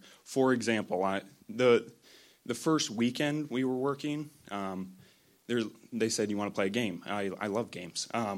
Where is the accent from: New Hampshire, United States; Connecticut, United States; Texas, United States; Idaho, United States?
New Hampshire, United States; I was born and raised in New Hampshire.